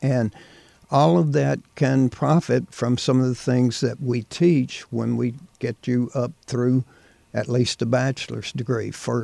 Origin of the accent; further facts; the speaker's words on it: Deep South, United States; I don't think it's as bad as it was in the 40s and 50s when I grew up in the Deep South.